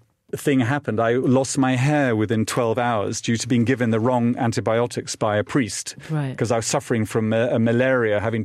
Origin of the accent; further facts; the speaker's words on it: England, United Kingdom; Being English, people don't like to talk about things that are painful.